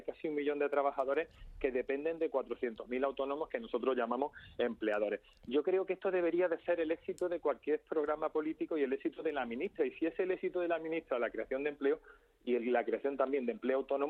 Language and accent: Spanish; Andalusia, Spain; yo soy andaluz